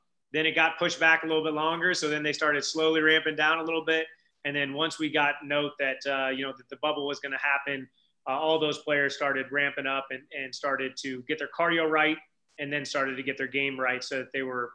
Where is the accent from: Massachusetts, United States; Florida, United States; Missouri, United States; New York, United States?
Missouri, United States; St. Louis; now in Los Angeles, United States; I'm from St. Louis. Right now I kind of call LA home